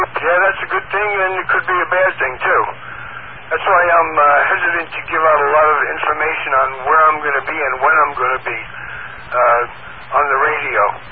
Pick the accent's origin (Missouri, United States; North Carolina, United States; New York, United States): New York, United States; Brooklyn; I used to love playing football as a kid growing up in Brooklyn